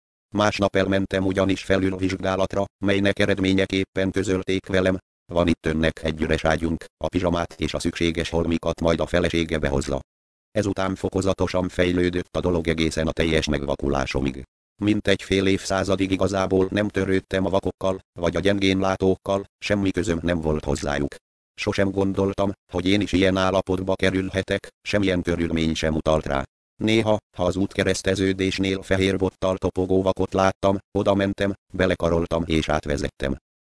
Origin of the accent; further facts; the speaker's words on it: Szeged, Csongrád-Csanád, Hungary; also born or lived in Pécs / Kassa; Pécset születtem, és első 7 évemet itt éltem le. Az elemit és az első 3 gimnáziumi osztályt Szegeden végeztem. Innen Kassára kerültem egy családi házba, ahol még a háborús években, 1942-ben érettségiztem.